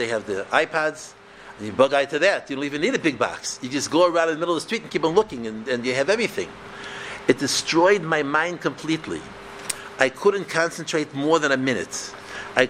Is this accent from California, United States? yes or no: no; St. Louis, Missouri, United States; When I was a child, I grew up in St. Louis. Even though I have a beard with payers, I grew up in St. Louis.